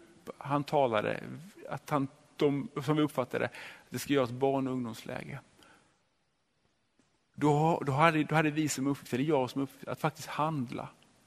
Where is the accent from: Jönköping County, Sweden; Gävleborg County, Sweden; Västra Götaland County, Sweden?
Jönköping County, Sweden; Gnosjö; i Gnosjö där jag växte upp